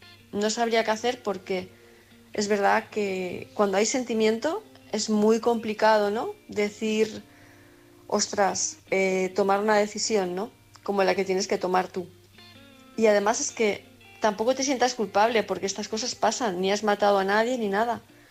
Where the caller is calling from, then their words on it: Palma de Mallorca, Balearic Islands, Spain; de Palma de Mallorca